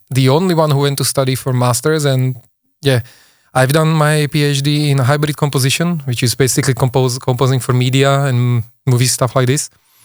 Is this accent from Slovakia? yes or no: yes; Slovakia; English is a second language; and I'm from Slovakia.